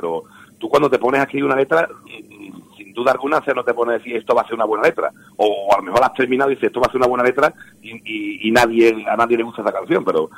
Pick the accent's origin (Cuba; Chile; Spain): Spain; Seville, Andalusia; la realidad es que somos tres sevillanos